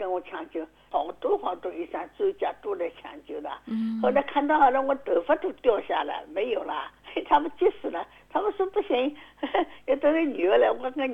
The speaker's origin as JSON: {"language": "Chinese", "town": "Shaoxing", "region": "Zhejiang", "country": "China", "lives_now": "Shanghai, China", "said": "我现在在上海嘛，在老年大学唱戏的呀，我绍兴人啊，很绍兴戏"}